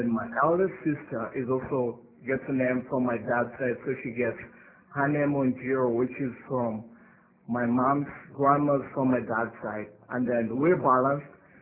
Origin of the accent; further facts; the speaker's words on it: Nairobi, Kenya; I come from Nairobi, Kenya